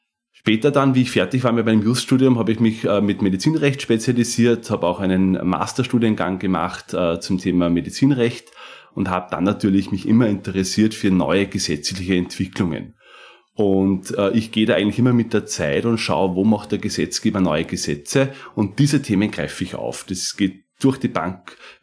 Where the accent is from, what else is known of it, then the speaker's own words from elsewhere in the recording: Weistrach, Lower Austria, Austria; also born or lived in Steyr; now in Vienna, Austria; Ich bin in Steyr geboren, komme aus dem Mostviertel, ein Grenzgänger und bin eigentlich aus dem Bezirk Amstetten, aus Weistrach, wohne aber schon seit über 10 Jahren in Wien und bin in Steyr geboren